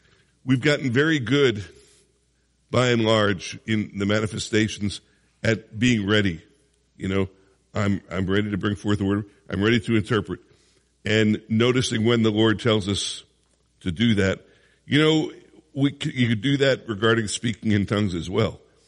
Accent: Philadelphia, Pennsylvania, United States; I know a few of you sent in prayer requests, but I'm from Philly, so we're not going to pray for that.

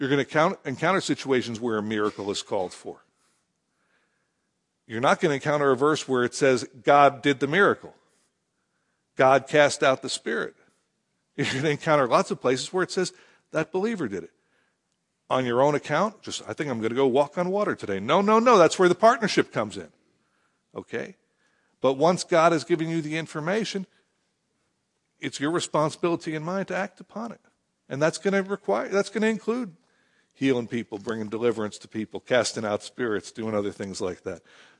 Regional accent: Philadelphia, Pennsylvania, United States; You know, like, I grew up in Philadelphia, and one day I was hitchhiking down to the Jersey Shore

